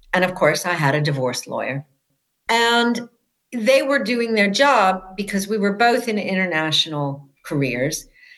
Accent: United States; Which was not the United States, which was my home country.

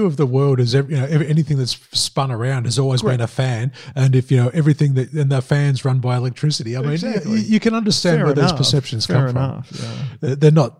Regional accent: Australia; my home country of Australia

